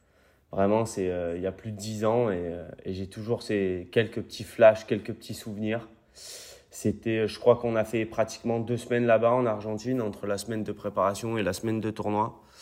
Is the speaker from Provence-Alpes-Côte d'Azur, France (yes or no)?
yes; Marseille, Provence-Alpes-Côte d'Azur, France; comme on dit chez nous à Marseille.